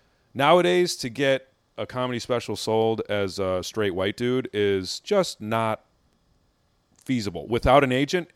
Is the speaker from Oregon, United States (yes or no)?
no; Wisconsin, United States; I ran it once in Milwaukee at I'm from Wisconsin, so I had a bunch of friendlies in Milwaukee